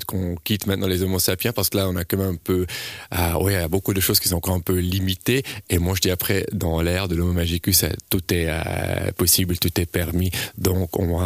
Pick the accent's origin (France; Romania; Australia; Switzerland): Switzerland; Brig, Valais; now in Bern, Switzerland; je suis au Valaisan, j'ai grandi à Brie, mais maintenant ça fait une éternité, 17 ans que j'habite Berne.